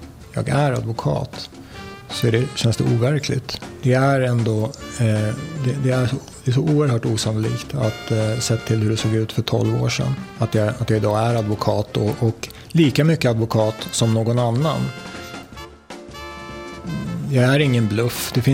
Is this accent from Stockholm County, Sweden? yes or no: yes; Stockholm, Stockholm County, Sweden; Stockholm är min hemstad och jag ville hem till Stockholm.